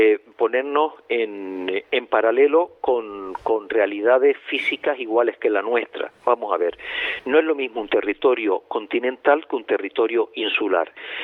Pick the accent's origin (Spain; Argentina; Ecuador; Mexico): Spain; Canary Islands; Y nosotros como canarios lo que tenemos que es que trabajar todos juntos a favor de Canarias